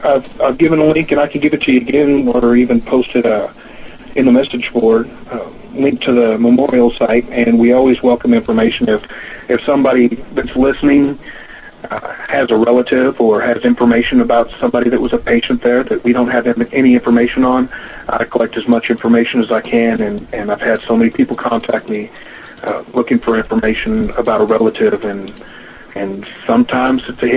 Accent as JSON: {"language": "English", "region": "California", "country": "United States", "tie": "born or raised there", "said": "I grew up in California, and I've traced back a few of my distant relatives that might have been at Waverly."}